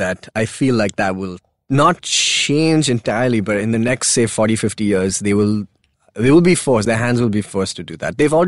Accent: Dubai, United Arab Emirates; moved away as an adult; also born or lived in Hyderabad, India; now in Pune, India; So I grew up in Dubai. I was born in India. I was born in Hyderabad. I was there like for like 3 months.

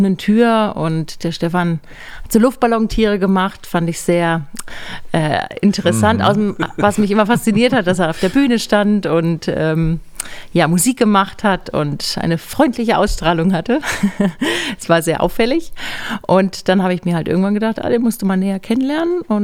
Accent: Marburg, Hesse, Germany; ich bin in Marburg aufgewachsen, christliches Zentrum.

